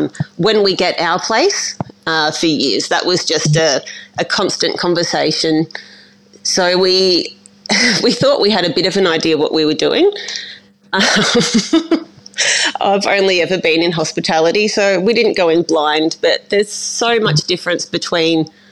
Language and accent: English; Bairnsdale, Victoria, Australia; So I'm from Bairnsdale in Victoria, East Gippsland.